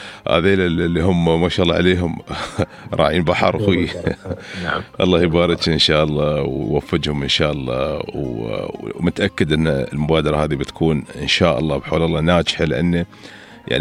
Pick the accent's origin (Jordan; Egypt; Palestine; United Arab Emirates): United Arab Emirates; Dubai; عندنا في دبي